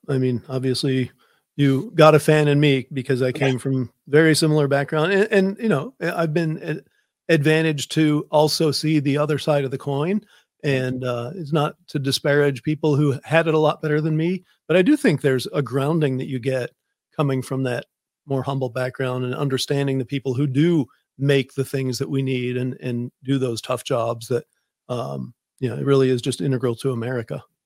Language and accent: English; Michigan, United States; also born or lived in West Virginia; I was born in West Virginia and grew up in middle of nowhere, Michigan.